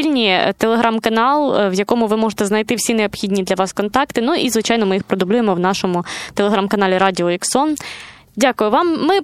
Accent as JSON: {"language": "Ukrainian", "town": "Kherson", "region": "Kherson Oblast", "country": "Ukraine", "said": "І ми, як херсонці, в принципі, ми просто бачили всю цю колосальну роботу"}